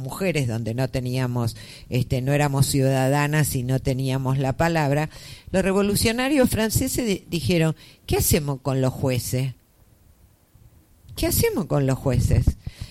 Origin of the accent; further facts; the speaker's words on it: Argentina; como argentinos tenemos esta idiosincrasia de salir a copiar lo de otros